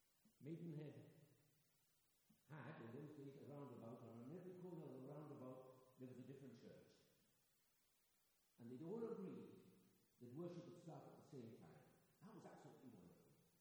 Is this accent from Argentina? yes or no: yes; Argentina; accent: Argentine English; English is a second language; moved away; my accent in those days was much more in Argentine English than it was anything else, because I not long ago got to the country